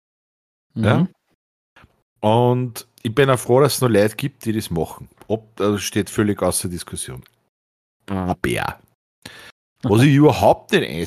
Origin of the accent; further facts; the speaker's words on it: Reichraming, Upper Austria, Austria; Ich komm aus Big City Reichraming.